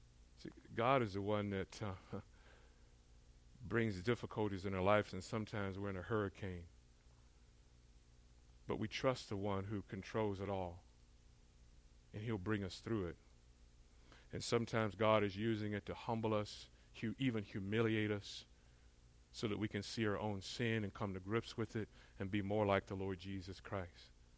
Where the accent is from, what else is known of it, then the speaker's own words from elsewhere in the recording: Florida, United States; now in California, United States; You know, I grew up in Florida, and we were known, certain things that we're known for here in California, natural disasters, but if you know Florida, we're known for hurricanes, hurricanes.